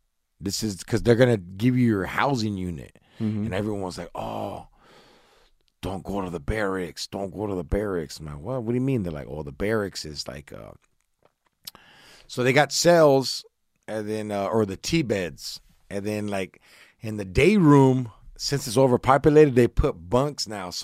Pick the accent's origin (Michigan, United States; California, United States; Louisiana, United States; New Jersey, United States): California, United States; I said, I'm from Orange County.